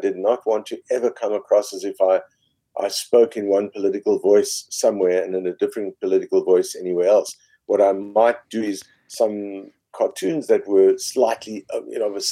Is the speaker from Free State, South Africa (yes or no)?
no; Cape Town, Western Cape, South Africa; I grew up in Cape Town, the first, like, my young years until age 7 were in Newlands, really on the slopes of Table Mountain.